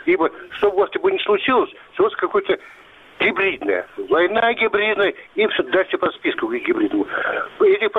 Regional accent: Crimea, Ukraine; Я крымчанин.

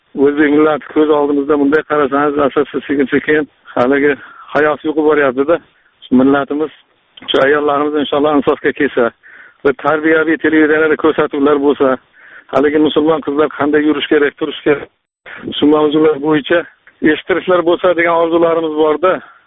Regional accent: Samarkand, Samarqand Region, Uzbekistan; now in Russia; O'zim Samarqanddanman. Rossiyada ishlayapman, nazika bo'lib.

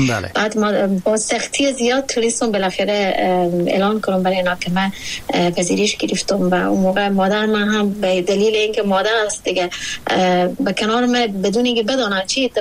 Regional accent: Afghanistan

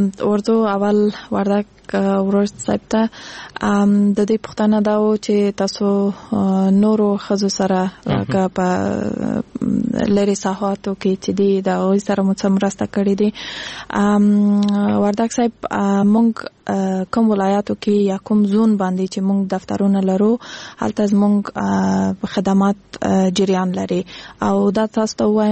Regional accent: Kandahar, Afghanistan; زه خپل د کندهار د ولایت یم او ما تحصیل د حقوق په بخش کې کړې دي د امریکایانو پانتون کې دلته په کابل کې

